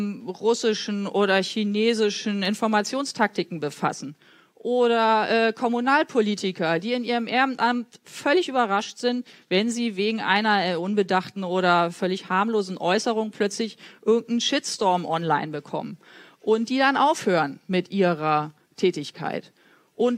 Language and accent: German; Frankfurt, Hesse, Germany; Ich komme ja aus Frankfurt